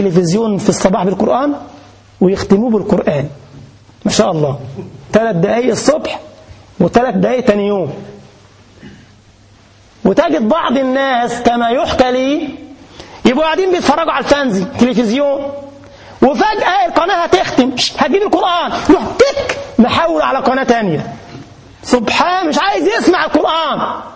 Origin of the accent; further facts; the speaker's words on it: Egypt; كان عندنا في مصر حاجة اسمها مباراة القمة، الأهلي والزمالك، ومازالت يعني.